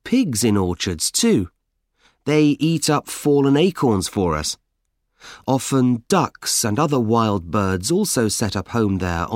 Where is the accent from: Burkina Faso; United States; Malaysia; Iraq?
Malaysia; Well, I'm from Malaysia.